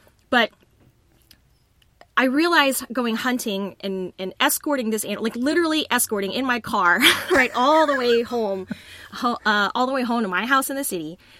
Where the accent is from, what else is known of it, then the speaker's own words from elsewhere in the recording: Texas, United States; I'm a Texan. I'm Vietnamese.